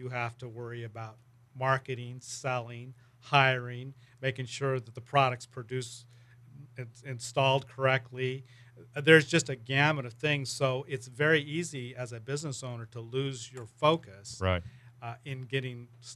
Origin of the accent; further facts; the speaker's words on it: Sacramento, California, United States; also born or lived in San Ramon; Well, I was raised in Sacramento from I was 4 years old, and then I relocated back about 1989 to the Bay Area and lived in the Contra Costa County in San Ramon for about 8 years